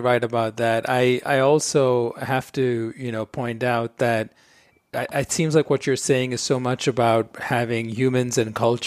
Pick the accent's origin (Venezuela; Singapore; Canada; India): India; Mumbai, Maharashtra; moved away as an adult; now in New York, United States; I grew up in Bombay, India.